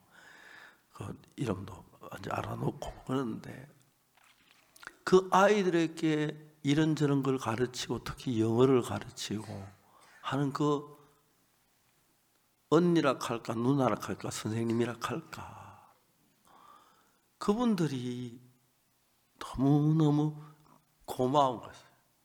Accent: Seonsan, North Gyeongsang, South Korea; 제 고향 선산을 너무 잘 아는 거예요.

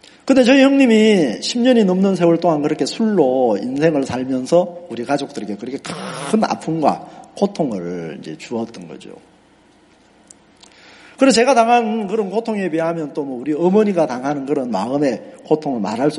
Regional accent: North Jeolla, South Korea; 그래서 제 하나를 넘으면 무주구천동입니다. 그런 시골에서 이제 뭐 시골이라고 할 것도 산골에서 태어나서 중학교 때까지 이제 그곳에서 자랐습니다.

